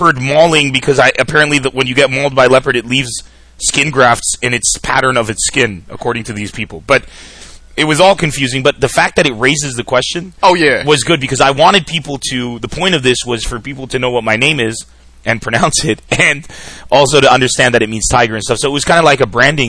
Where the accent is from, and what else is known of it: San Diego, California, United States; born or raised there; now in Lebanon